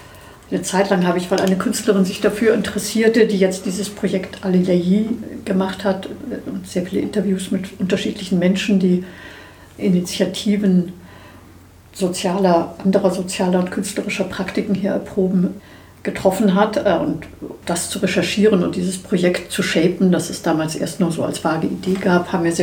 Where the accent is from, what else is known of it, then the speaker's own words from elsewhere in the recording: Hamburg, Germany; Ich habe studiert in Berlin, bin aufgewachsen in Hamburg, habe in Berlin studiert.